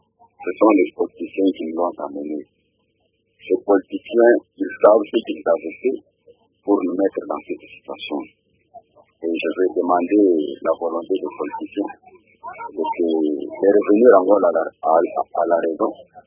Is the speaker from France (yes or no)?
no; DR Congo; ils doivent comprendre que nous sommes des Congolais et que nous avons tous des esprits de la vie dans ce pays.